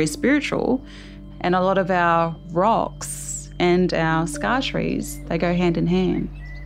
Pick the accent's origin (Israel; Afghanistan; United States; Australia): Australia; Cowra, New South Wales; I was born in Cowra, come from Erambi Mission. I'm from the Wiradjuri Nation, from the Upper Billigalari, the Lachlan River. We are one of the original people of this country.